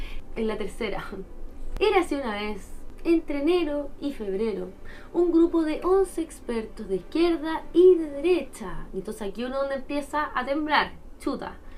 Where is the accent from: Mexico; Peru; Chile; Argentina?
Chile; Encuentran que somos simpáticos los chilenos